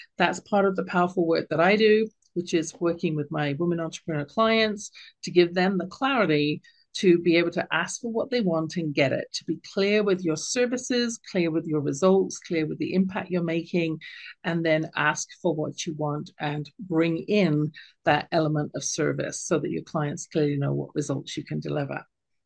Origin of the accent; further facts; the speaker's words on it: United Kingdom; accent: British; which is in my lilting British accent. I read it myself.